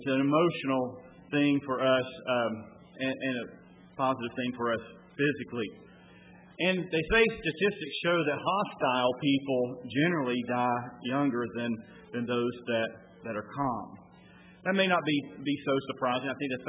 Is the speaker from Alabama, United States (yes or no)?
yes; Dothan, Alabama, United States; When I was growing up in Dothan, Alabama, there were several of our members that lived at a nursing home